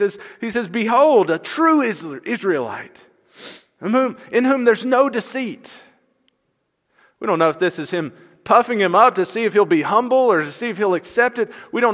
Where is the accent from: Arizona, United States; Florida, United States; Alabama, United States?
Alabama, United States; Lynette; It's kind of my perspective where I grew up in Lynette, Alabama. Can anything good come out of Lynette, Alabama?